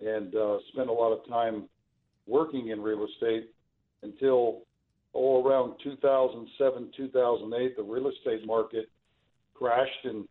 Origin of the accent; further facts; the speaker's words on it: Arizona, United States; I grew up in Arizona, and I was in the real estate appraisal business for almost two decades.